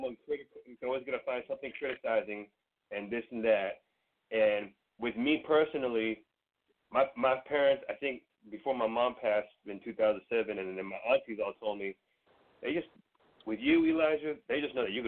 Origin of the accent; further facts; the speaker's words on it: United States; I'm so American. I was born and raised here